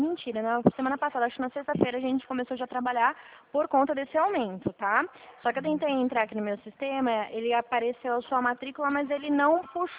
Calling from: São Paulo, Brazil; eu sou aqui de São Paulo, tá?

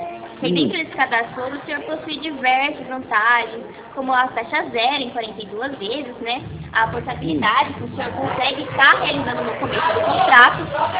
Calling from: São Paulo, Brazil; Fala aqui de São Paulo. Capital de São Paulo

